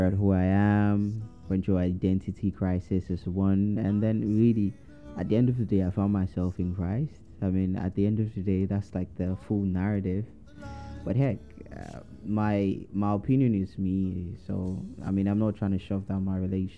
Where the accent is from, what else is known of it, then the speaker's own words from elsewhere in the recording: Nigeria; But I'm a Nigerian